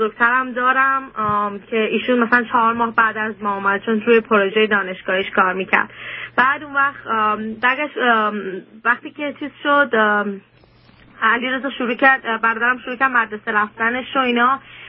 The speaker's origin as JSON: {"language": "Persian", "country": "Iran", "moved": "as an adult", "said": "ما در حدود 2 سال و خورده‌ای هستش که از ایران اومدیم اینجا."}